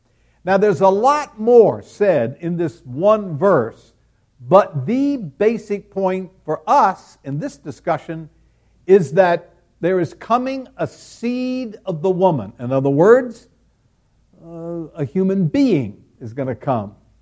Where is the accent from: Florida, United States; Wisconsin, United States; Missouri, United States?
Florida, United States; Pensacola; Now, having gone through that as a kid growing up in Pensacola, I remember that the first time they published a clue